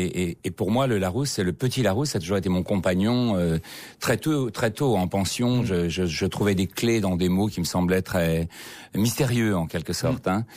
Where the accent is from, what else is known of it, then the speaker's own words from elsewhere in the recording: Casablanca, Casablanca-Settat, Morocco; born there; je suis né à Casablanca, c'était une ville blanche.